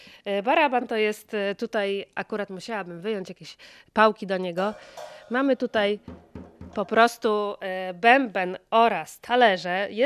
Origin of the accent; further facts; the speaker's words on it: Pomeranian Voivodeship, Poland; ponieważ u nas na Kaszubach, właśnie odnosząc się do tego, jak to kiedyś bywało, w sekcji rytmicznej były bębny